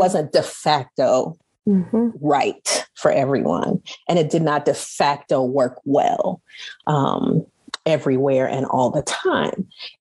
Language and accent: English; Kansas City, Missouri, United States; also born or lived in Chicago; So I grew up in Kansas City, Missouri, after having been born just outside Chicago.